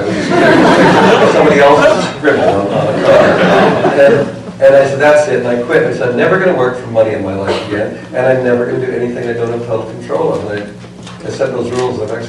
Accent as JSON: {"language": "English", "region": "Minnesota", "country": "United States", "tie": "born or raised there", "said": "Because I grew up in Minnesota before we had a television, we had radio."}